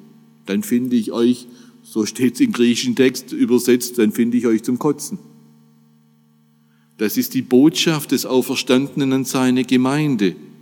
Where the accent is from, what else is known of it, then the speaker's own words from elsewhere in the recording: Stuttgart, Baden-Württemberg, Germany; Ich komme selbst aus Bad Cannstatt